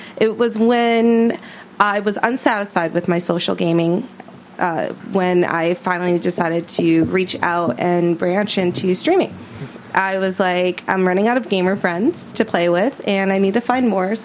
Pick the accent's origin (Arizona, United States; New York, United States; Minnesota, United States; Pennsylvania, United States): Minnesota, United States; for me, it was living and growing up in Minnesota, there's just not a lot of things that you can do, especially during the winter months.